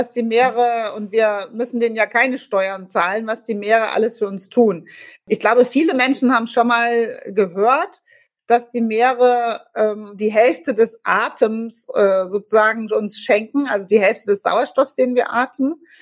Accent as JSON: {"language": "German", "region": "Hesse", "country": "Germany", "tie": "born or raised there", "said": "Okay, ich bin in Hessen aufgewachsen"}